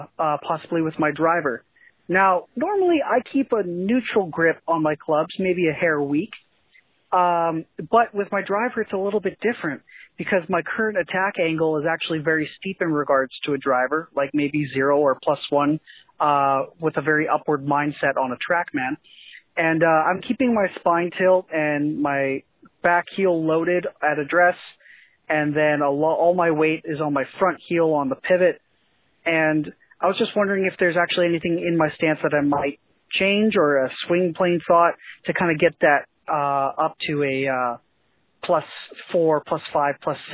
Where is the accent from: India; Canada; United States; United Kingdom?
Canada; Vancouver, British Columbia; I'm 24, and I'm from Vancouver, BC.